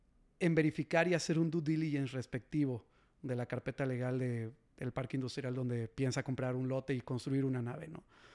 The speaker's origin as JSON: {"language": "Spanish", "town": "Salamanca", "region": "Guanajuato", "country": "Mexico", "said": "Soy de Salamanca, Guanajuato, ahí tienes tu casa."}